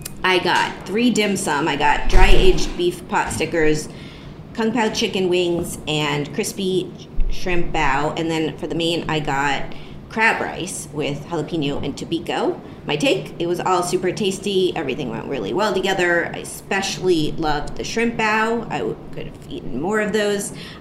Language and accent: English; Miami, Florida, United States; born there; Personal fun fact, I was born in Miami, but my older sister was born in Tarrytown.